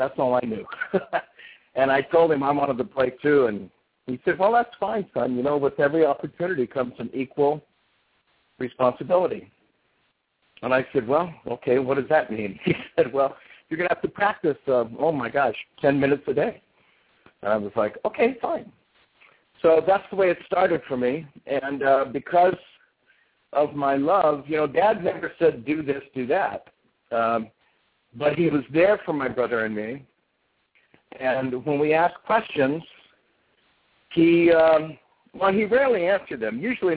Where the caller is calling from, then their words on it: New York City, New York, United States; I'm calling in from New York City. I'm looking out the Hudson right now.